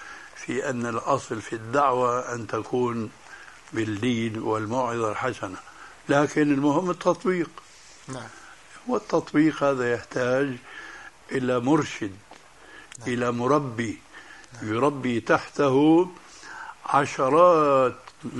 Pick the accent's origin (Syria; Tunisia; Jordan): Syria; وهنا يقولون عندنا في سوريا شو هالشد يا رسول الله، هذه لهجة سورية خطأ